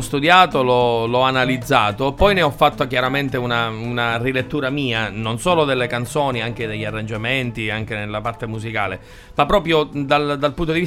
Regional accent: Enna, Sicily, Italy; Io vengo da Enna, quindi al centro della Sicilia, già in montagna, già siamo isola nell'isola, cioè abbiamo già tantissime difficoltà.

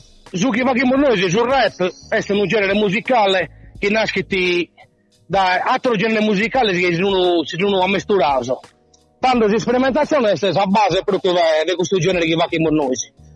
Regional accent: Sardinia, Italy; Noi se siamo sardo, cioè dobbiamo negoziare in sardo.

